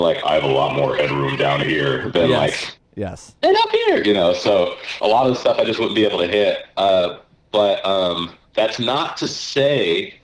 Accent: Seattle, Washington, United States; because they're Seattle, and I'm from Seattle originally.

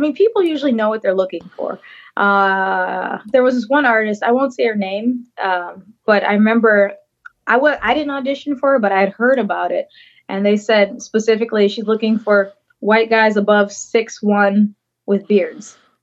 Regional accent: Midwest, United States; Well, but, see, I'm from the Midwest. We apologize a lot, so I'm sorry for apologizing.

